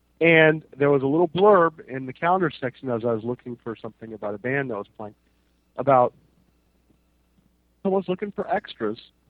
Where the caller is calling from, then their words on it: California, United States; Down here in South Orange County.